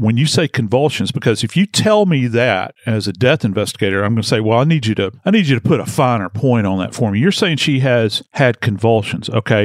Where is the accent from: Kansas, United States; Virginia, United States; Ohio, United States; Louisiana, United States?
Louisiana, United States; New Orleans; Many people know I'm from New Orleans. And so I've written out multiple hurricanes.